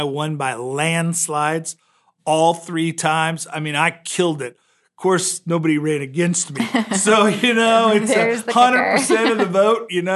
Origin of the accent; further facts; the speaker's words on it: Missouri, United States; You know, my home state's Missouri